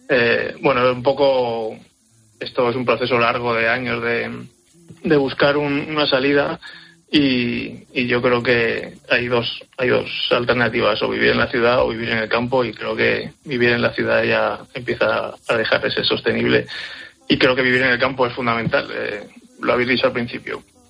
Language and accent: Spanish; Madrid, Community of Madrid, Spain; Yo soy de Madrid, de la capital, vamos